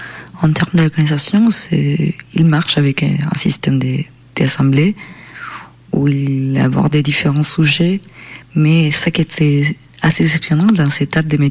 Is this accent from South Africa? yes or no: no; Chile; au Chili, mon pays d'origine.